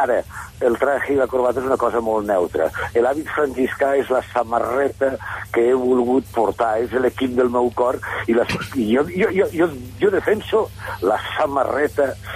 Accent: Belver de Cinca, Aragon, Spain; also born or lived in Lleida; Jo, quan me pregunten on he nascut, dic Lleida, però si em pregunten d'on soc fill, dic que soc fill de Belver de Finca.

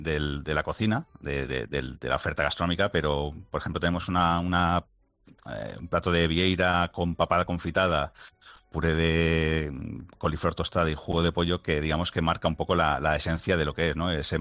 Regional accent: Barcelona, Catalonia, Spain; Yo soy de Barcelona.

